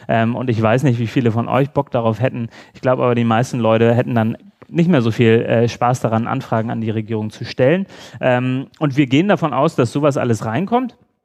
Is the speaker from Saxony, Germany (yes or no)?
no; Berlin, Germany; Ich komme aus Berlin, das hätte, glaube ich, in Sachen Flughafen bei uns auch ein bisschen geholfen.